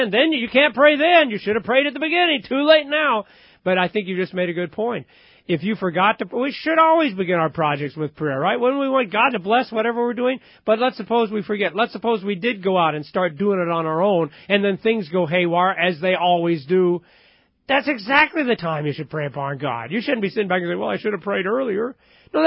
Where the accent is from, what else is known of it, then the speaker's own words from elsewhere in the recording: Independence, Missouri, United States; I can remember growing up in Independence, Missouri